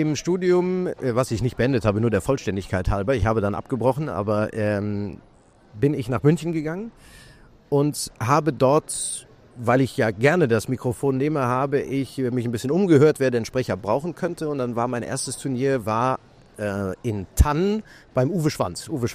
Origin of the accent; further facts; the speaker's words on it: Luxembourg; first language Luxembourgish; German is a second language; Ich spreche Luxemburgisch, unsere Heimatsprache. Ja. Das ist in unserem Elternhaus, also wir sind seit vielen Generationen sind wir Luxemburger und da ist auch Luxemburgisch nach wie vor die Sprache. Deutsch und Französisch habe ich in der Grundschule gelernt und dann kam Englisch dazu